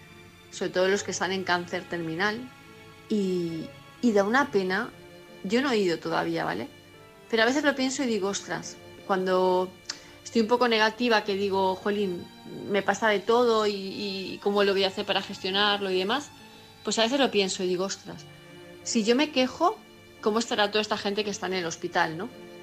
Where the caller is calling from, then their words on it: Palma, Balearic Islands, Spain; de Palma de Mallorca